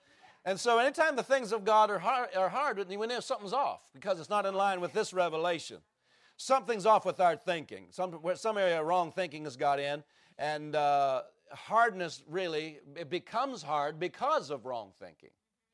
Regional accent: Pennsylvania, United States; I grew up in the East Coast. I grew up in Pennsylvania. And my dad's farm was here.

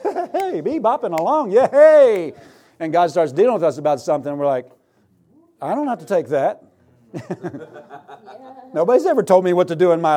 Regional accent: United States; You know, I'm an American.

